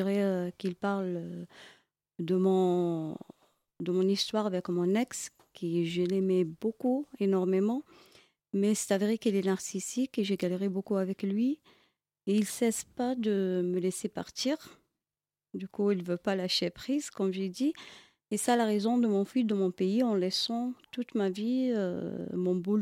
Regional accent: Tunisia; moved away as an adult; Je suis née en Tunisie.

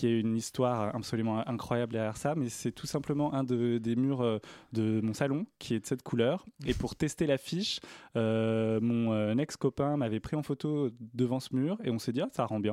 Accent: Dijon, Bourgogne-Franche-Comté, France; j'ai commencé par le théâtre, en théâtre amateur, à Dijon, de là d'où je viens.

